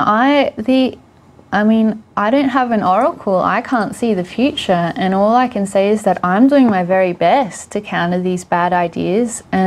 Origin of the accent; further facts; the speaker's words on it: Australia; Being Australian is, in Australia, our conservative or right-wing ideologies are quite different to America.